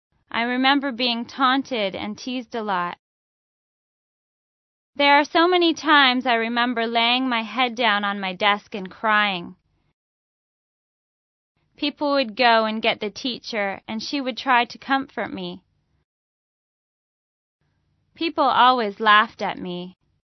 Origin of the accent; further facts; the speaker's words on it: United States; Even though I do not live in New York, and thankfully I did not lose anyone in the attacks, as an American, it still hurts to see the tragedy.